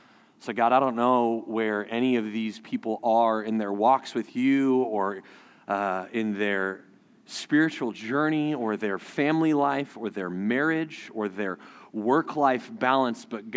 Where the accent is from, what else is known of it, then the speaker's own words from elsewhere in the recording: Fayetteville, Arkansas, United States; Well, as Joel said, I'm from Fayetteville, Arkansas. My wife and I have four children.